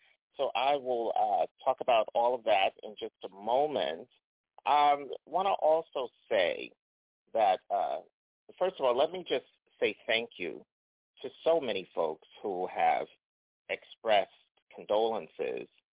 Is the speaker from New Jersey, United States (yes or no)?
yes; New Jersey, United States; and I was growing up in New Jersey, and went on and did a whole bunch of other things.